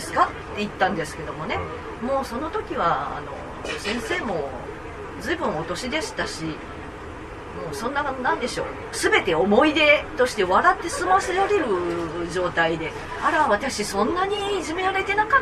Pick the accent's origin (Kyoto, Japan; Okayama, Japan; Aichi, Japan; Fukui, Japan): Aichi, Japan; 私も愛知県出身で、愛知県が大嫌いで